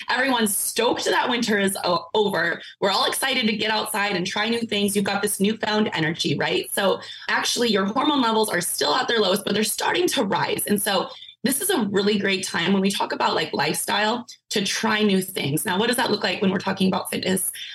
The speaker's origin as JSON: {"language": "English", "region": "Arizona", "country": "United States", "tie": "born or raised there", "lives_now": "San Diego, United States", "said": "Yes, I live in San Diego and I was raised in Arizona. So I don't know seasons at all."}